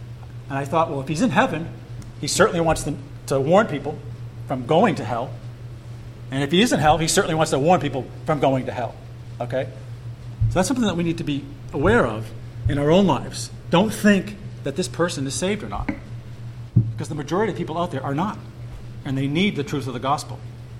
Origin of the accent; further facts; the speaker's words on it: Stowe, Vermont, United States; Bob Brownell, found out that I was from Stowe